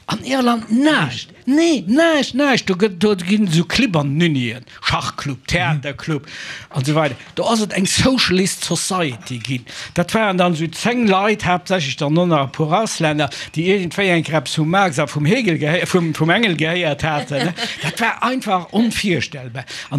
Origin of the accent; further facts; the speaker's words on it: France; German is a second language; Ich bin aus Frankreich